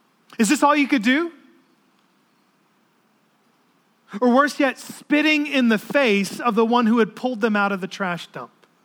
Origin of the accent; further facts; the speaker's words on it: Florida, United States; Augustine, I'm from Florida.